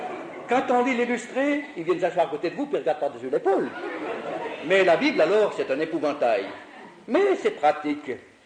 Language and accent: French; Switzerland; Je crois qu'elles sont clairsemées dans le Nord comme chez nous en Suisse.